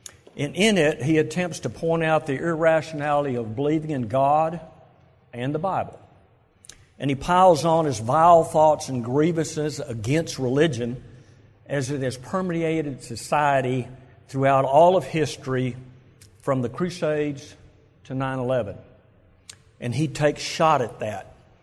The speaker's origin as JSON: {"language": "English", "region": "Scotland", "country": "United Kingdom", "said": "I am from Scotland, but I'm from South Scotland"}